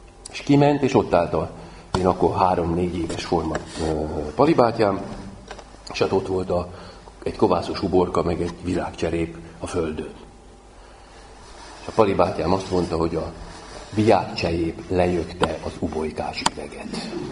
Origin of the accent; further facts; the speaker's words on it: Győr-Moson-Sopron, Hungary; Egy olyan konyhában, falusi helyen, Győr mellett nőttünk fel